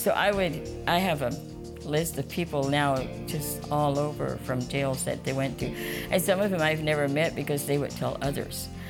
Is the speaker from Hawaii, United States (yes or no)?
no; Yoakum, Texas, United States; I'm from Yoakum, Texas, and we're here for the convention this week.